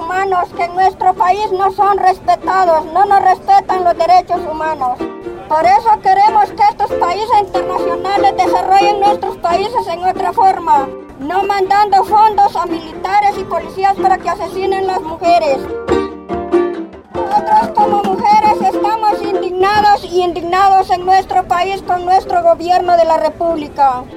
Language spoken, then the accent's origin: Spanish; Río Blanco, Intibucá, Honduras; Vengo de Río Blanco, de Honduras, Intibucá